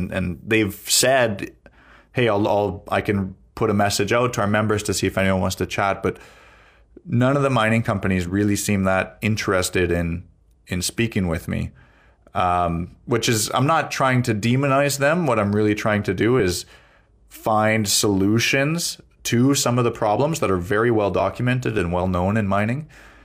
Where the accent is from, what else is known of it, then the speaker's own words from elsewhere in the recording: Canada; I'm from Canada. This happens in Canada.